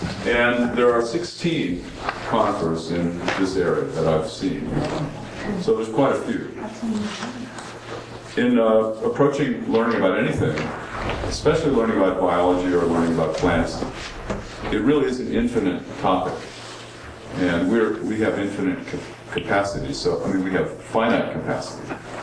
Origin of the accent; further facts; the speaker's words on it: New England, United States; I knew the trees, and I came from New England.